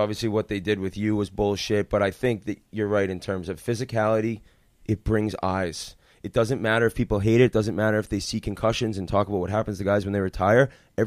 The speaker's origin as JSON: {"language": "English", "region": "Massachusetts", "country": "United States", "lives_now": "New York, United States", "said": "Like, and I'm from Massachusetts, so it was enormous to begin with."}